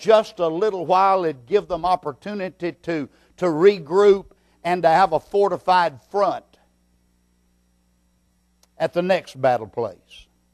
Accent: Texas, United States; ever lived out of Texas is when I was pastor in Louisiana and I was in the Navy in Florida. And as a Texan

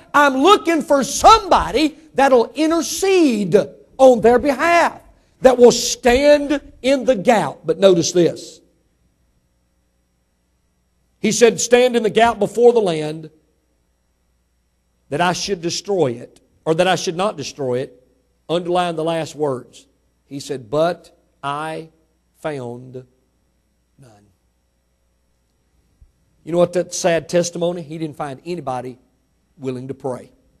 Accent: Mississippi, United States; born there; Now, I was born in Mississippi, so I might have some shame there, but not much. I got, amen, I got to Texas as quick as possible.

